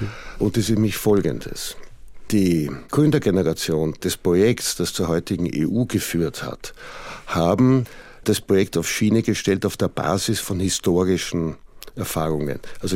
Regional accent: Austria; Als Österreicher fällt es mir vielleicht leichter, diese Aspekte der Geschichte in ihrem Fortwirken zu verstehen

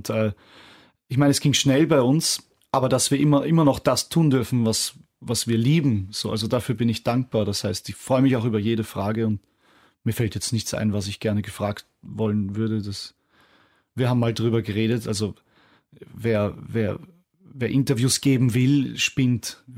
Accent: Vienna, Austria; als Wiener, als jemand, der aus einer Stadt kommt, die zutiefst über ihre Verbindung zum Unterbewusstsein lebt

